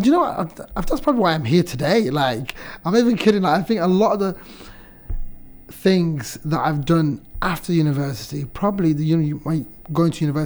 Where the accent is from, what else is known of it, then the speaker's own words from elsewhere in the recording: Sheffield, Yorkshire and the Humber, United Kingdom; because I grew up in Sheffield and not a lot of people from my area went to university at all